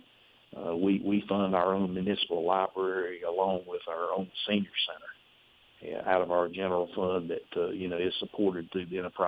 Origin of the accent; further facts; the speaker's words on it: Kings Mountain, North Carolina, United States; many times when I go throughout the state and I say that I'm from Kings Mountain, they'll say, "Oh, it really is beautiful up there."